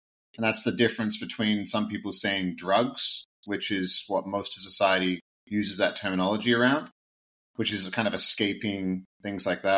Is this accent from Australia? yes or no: yes; Australia; now in Canada; So I'm originally from Australia. I live in Canada right now. I've lived here for about 10 years.